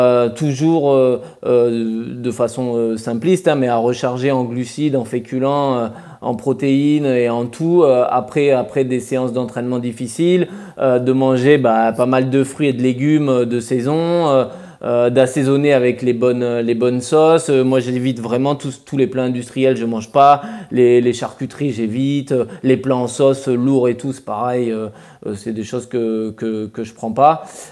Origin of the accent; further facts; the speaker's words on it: Monbazillac, Nouvelle-Aquitaine, France; quand je suis chez moi à Montbazillac, d'avoir mes parents et mes grands-parents avec un poulailler